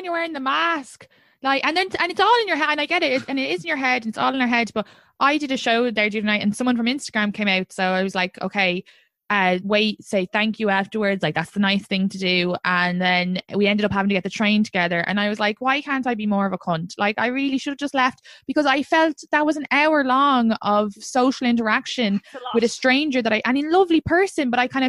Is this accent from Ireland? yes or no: yes; Ireland; Do they even know I'm from Ireland?